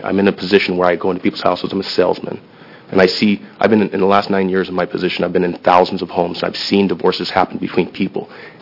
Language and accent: English; Beaverton, Oregon, United States; I'm from Beaverton. I'm a father of a divorce with two kids.